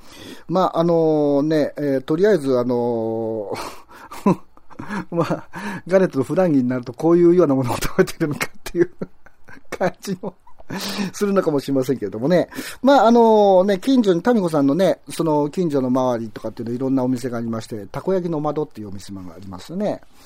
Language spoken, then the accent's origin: Japanese; Aichi, Japan; まあ、私、松本の人のように見えますが、まあ、愛知県の人間なんで